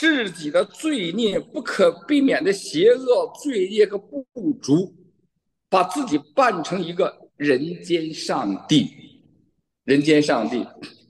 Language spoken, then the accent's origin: Chinese; Liaoning, China; 因为我是北方人嘛，辽宁人，这个俗话讲叫东北大汉。